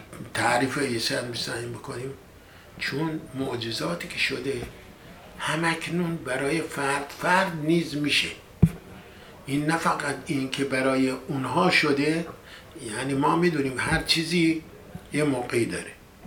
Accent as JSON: {"language": "Persian", "country": "Iran", "moved": "yes", "said": "من چند دهه پیش که از ایران اومدیم بیرون،"}